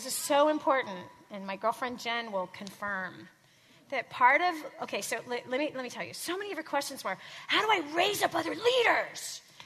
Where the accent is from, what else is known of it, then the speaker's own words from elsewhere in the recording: South Dakota, United States; I'm from South Dakota.